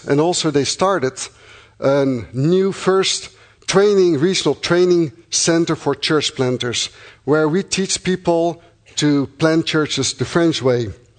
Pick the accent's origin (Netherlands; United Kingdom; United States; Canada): Netherlands; English is a second language; now in France; As you can hear, I have an accent. I'm originally from the Netherlands.